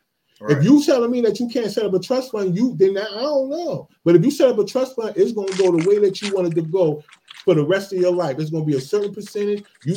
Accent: New Jersey, United States; Just like I grew up in Eastern New Jersey, it's a bunch of gangs around.

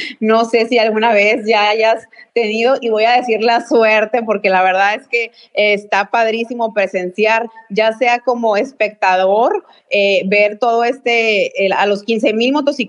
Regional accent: Sinaloa, Mexico; somos bendecidos los sinaloenses.

